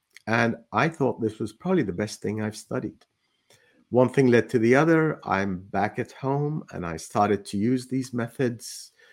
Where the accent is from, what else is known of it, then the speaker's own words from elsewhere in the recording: Palestine; And then the Intifada broke out in Palestine, my home country.